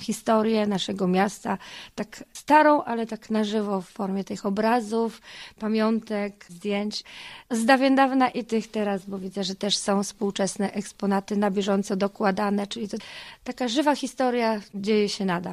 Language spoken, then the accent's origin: Polish; Skwierzyna, Lubusz Voivodeship, Poland; my tutaj mieszkam też od urodzenia w tym mieście